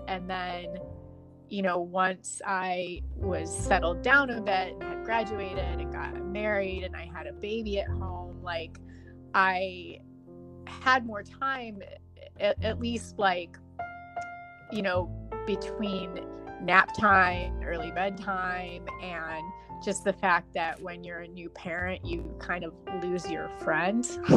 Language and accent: English; Midwest, United States; because, you know, I grew up in the Midwest, and I was eating a lot of potatoes and corn and beef my whole life.